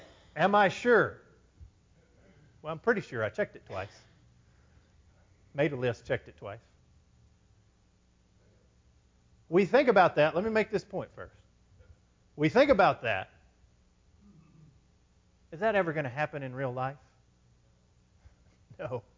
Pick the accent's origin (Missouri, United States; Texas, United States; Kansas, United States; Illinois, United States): Texas, United States; I'm from West Texas, man.